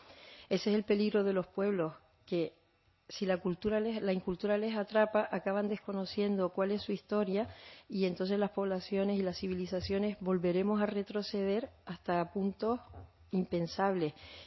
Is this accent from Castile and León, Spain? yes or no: no; Canary Islands, Spain; si miramos el ejemplo de Canarias, que somos África, Canarias es África, geográficamente nadie lo puede discutir.